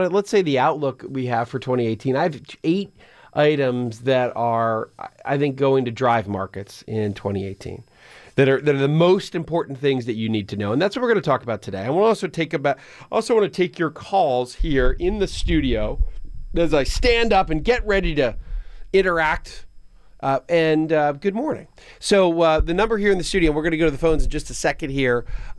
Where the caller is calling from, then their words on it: Brookhaven, United States; from Brookhaven. I'm single.